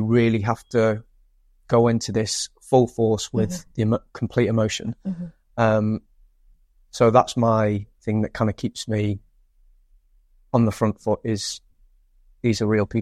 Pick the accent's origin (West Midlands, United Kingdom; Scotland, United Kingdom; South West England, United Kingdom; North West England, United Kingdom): West Midlands, United Kingdom; Stoke-on-Trent; I'm from the wrong side of the Pennines, apparently. I'm from Stoke. So again, very working class family. My dad's a builder. My mum has done every job under the sun. We lived in a mining cottage in a little village in the middle of nowhere.